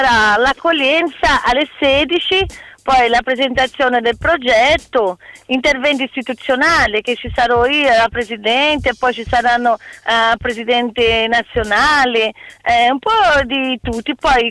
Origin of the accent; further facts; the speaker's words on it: Brazil; Italian is a second language; non è mica bello parlare solo del mio paese